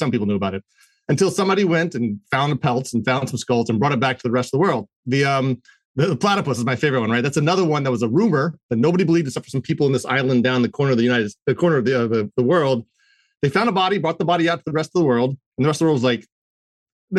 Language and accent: English; Maryland, United States; I'm from Maryland. I was living in a small little town, the next town over from the Blair Witch town, actually.